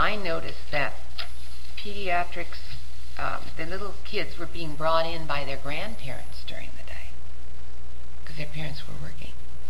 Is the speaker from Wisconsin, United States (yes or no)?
yes; Milwaukee, Wisconsin, United States; I always laugh because I'm bilingual, but I grew up in Milwaukee, where bilingual means German.